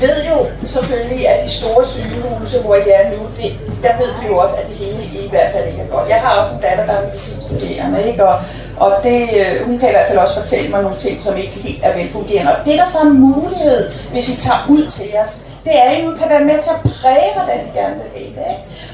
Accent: Copenhagen, Capital Region of Denmark, Denmark; accent: Copenhagen; jeg var læge helt deroppe i Nordjylland, og jeg talte i københavnsk og sådan noget.

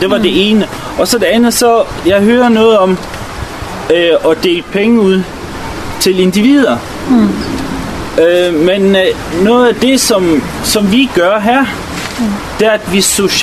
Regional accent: Norway; now in Denmark; Så tænker jeg, nu kommer jeg fra Norge.

